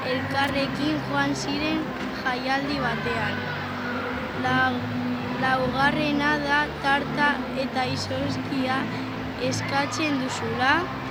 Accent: Portugalete, Basque Country, Spain; Portugaletetik.

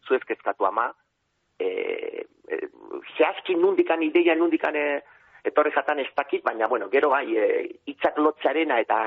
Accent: Eibar, Basque Country, Spain; now in Algorta, Spain; Eibartarra naiz, ni berez jatorriz.

